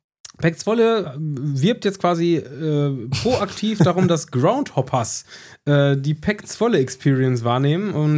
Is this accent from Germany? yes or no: no; Switzerland; das als Schweizer